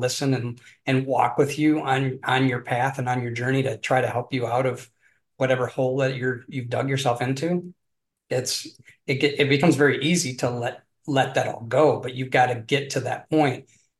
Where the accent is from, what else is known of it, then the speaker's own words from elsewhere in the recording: Detroit, Michigan, United States; growing up in the Detroit area here in Michigan, it's very automotive focused, right?